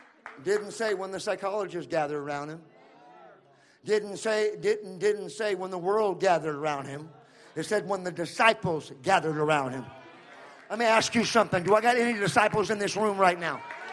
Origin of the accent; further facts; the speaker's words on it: California, United States; moved away; also born or lived in Maui, United States; from my hometown in Central California.